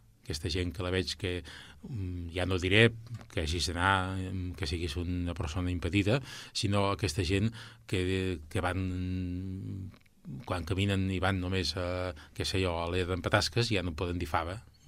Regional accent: Barcelona, Catalonia, Spain; born there; jo vaig néixer a Barcelona i m'he casat aquí a Castellà amb la Concepció Costa.

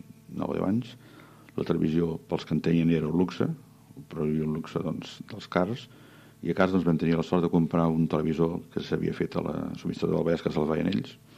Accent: Sabadell, Catalonia, Spain; la meva infantesa a Sabadell

